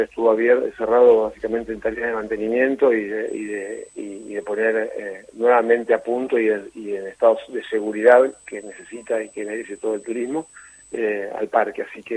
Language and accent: Spanish; Argentina